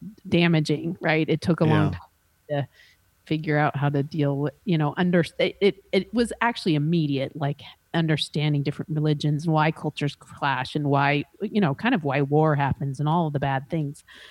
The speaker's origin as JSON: {"language": "English", "town": "Salt Lake City", "region": "Utah", "country": "United States", "tie": "born or raised there", "said": "So I grew up in Salt Lake City. When I went to elementary school in Salt Lake City, and then we started moving. But it's a primarily Mormon community, and I'm not Mormon."}